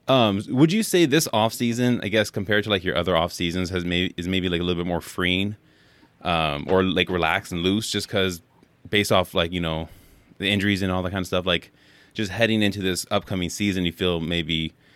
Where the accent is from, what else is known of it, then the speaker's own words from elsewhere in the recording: California, United States; Obviously, we're both California kids. Like, different SoCal, NorCal.